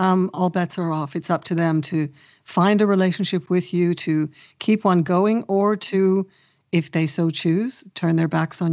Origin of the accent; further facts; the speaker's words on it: Canada; now in London, United Kingdom; I probably wouldn't even be in London. I'd be living with her in my hometown in Canada